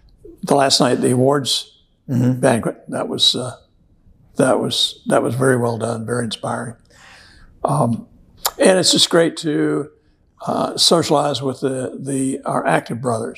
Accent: Jesup, Georgia, United States; Well, I grew up in Georgia, South Georgia, Jessup, Georgia, to be exact

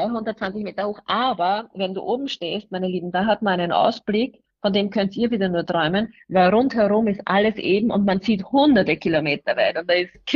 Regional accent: Rohrau, Lower Austria, Austria; ich wäre ursprünglich dafür vorgesehen gewesen, die Landwirtschaft von meinen Eltern zu übernehmen, habe mich aber dann dagegen entschieden, weil es bei uns in Rorau so viele Gelsen gibt

